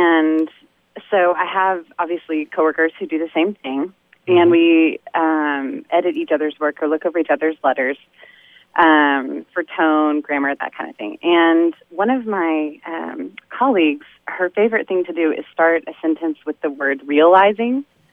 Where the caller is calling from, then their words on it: Dallas, Texas, United States; I'm calling from Dallas, Texas.